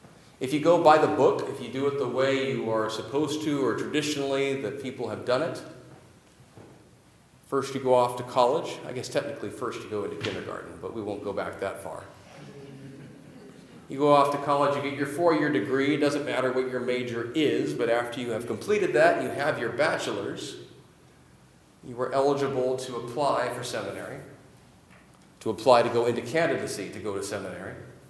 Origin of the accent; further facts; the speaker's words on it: Auburn, Washington, United States; to have done an internship closer to my hometown in Auburn, maybe even at my home church.